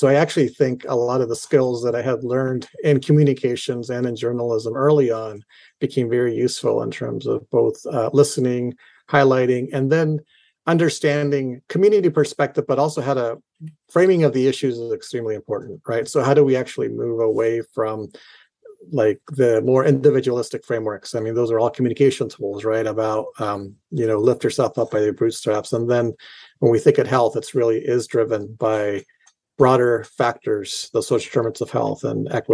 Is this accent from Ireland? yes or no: no; Chile; moved away; I'm an immigrant from Chile. I came and I left Chile during the 70s with my family during a time of political strife.